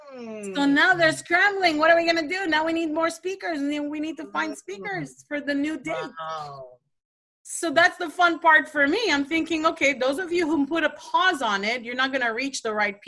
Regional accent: New York, United States; I don't know even if I can book my flight because I'm from New York, obviously

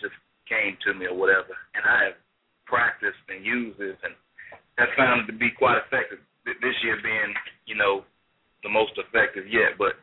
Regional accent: Tuscaloosa, Alabama, United States; Matter of fact, I'm from Tuscaloosa, Alabama, right? But tornado kind of ripped through.

